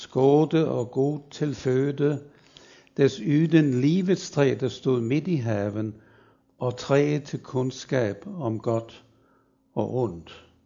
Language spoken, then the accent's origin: Danish; Germany; Danish is a second language; now in Denmark; Og det har man store problemer med i Tyskland, hvor jeg kommer fra.